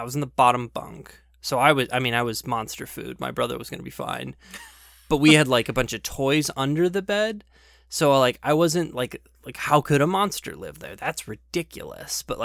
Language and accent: English; Midwest, United States; because you were from the Southwest and I was from the Midwest